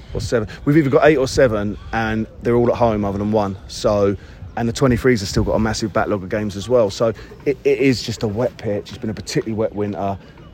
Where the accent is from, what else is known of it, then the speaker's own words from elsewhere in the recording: South East England, United Kingdom; I'm from Sussex